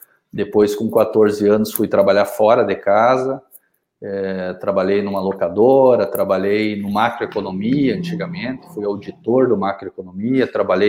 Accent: Santo Ângelo, Rio Grande do Sul, Brazil; Eu sou de Santo Ângelo, sou natural daqui, né? Estudei no Colégio Santo Ângelo, no Marista.

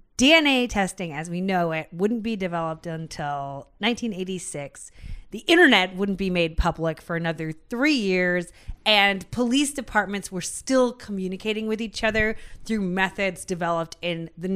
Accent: Seattle, Washington, United States; We grew up in Seattle. I've never seen one in my life.

